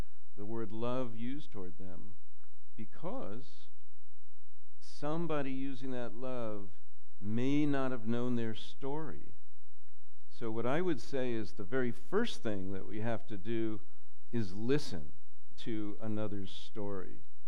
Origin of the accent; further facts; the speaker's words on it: New York, United States; I grew up in New York. It's embarrassing to say that I never was in Philadelphia.